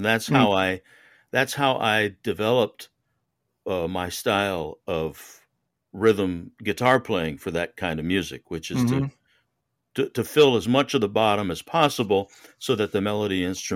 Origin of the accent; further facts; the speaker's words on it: Connecticut, United States; now in Houston, United States; Well, we were, I was raised in Connecticut, and I spent a lot of my life overseas.